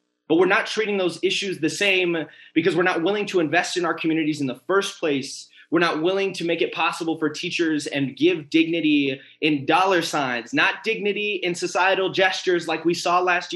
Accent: Denver, Colorado, United States; I'm from North Denver, which means that on the north side of Denver

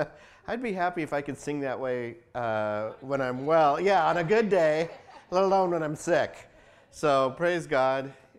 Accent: Mexico; I'm from Mexico, so I can say that.

